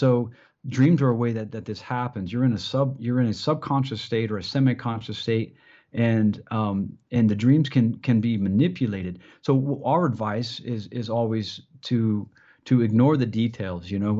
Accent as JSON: {"language": "English", "town": "Columbus", "region": "Ohio", "country": "United States", "tie": "born or raised there", "said": "I'm just an Ohio guy at heart. I grew up in Columbus, Ohio."}